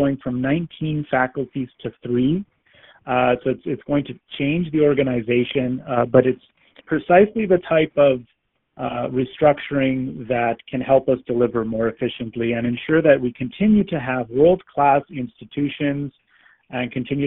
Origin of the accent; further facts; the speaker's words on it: Calgary, Alberta, Canada; growing up in Calgary